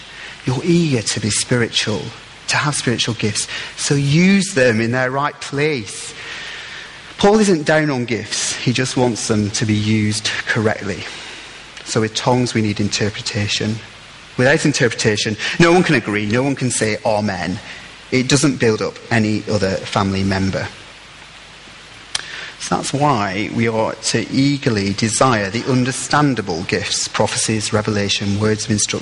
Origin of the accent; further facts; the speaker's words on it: North West England, United Kingdom; I'm from East Lancashire. We do things like cornet there and other brass instruments.